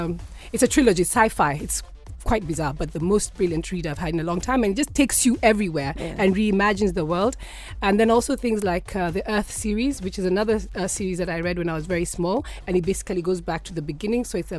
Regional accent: Nairobi, Kenya; I describe myself as South Sea's finest and born and bred in Nairobi, in Kenya, and very proud of my country. And the point of all this is that I'm a homegrown, modest background.

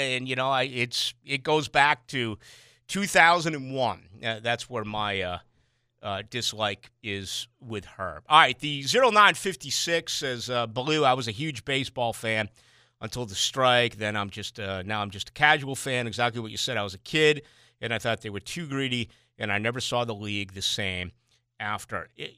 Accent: Boston, Massachusetts, United States; My hometown in Boston, they'll come back as long as they win.

